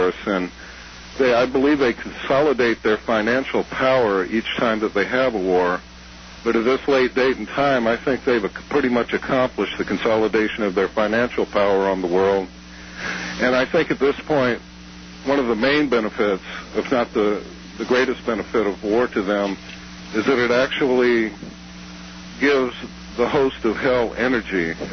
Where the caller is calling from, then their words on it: Florence, Oregon, United States; Yeah, I'm calling from Florence, Dr. Stan.